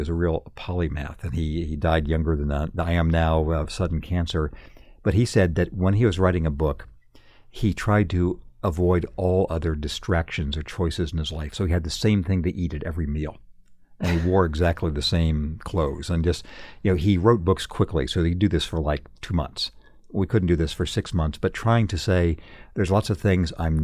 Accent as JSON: {"language": "English", "town": "Redlands", "region": "California", "country": "United States", "tie": "born or raised there", "said": "We went back to my hometown of Redlands, California, and it took 6 months off from the Atlantic"}